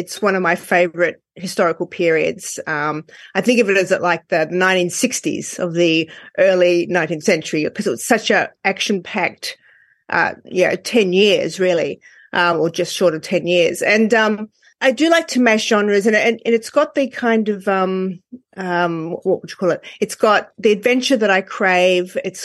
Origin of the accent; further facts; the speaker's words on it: Australia; I'm from Australia.